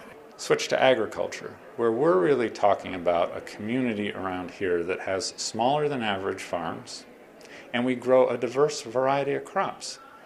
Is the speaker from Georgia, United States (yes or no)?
no; Saratoga, New York, United States; I was raised in Saratoga.